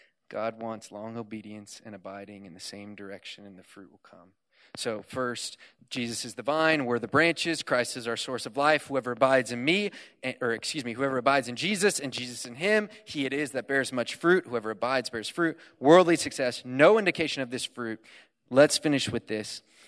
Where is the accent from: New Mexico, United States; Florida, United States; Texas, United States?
Texas, United States; Houston; That's right. I'm from Houston. Woo!